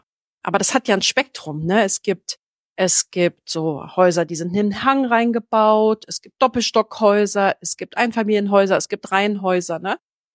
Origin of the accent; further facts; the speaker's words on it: Berlin, Germany; born there; ich bin zum Beispiel in Berlin geboren, in Berlin-Lichtenberg.